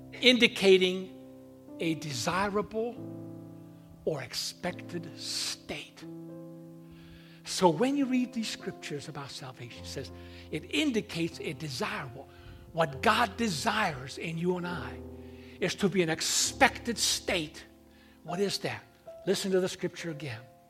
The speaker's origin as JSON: {"language": "English", "country": "Hungary", "second_language": "English", "said": "I'm Hungarian. English is my second language."}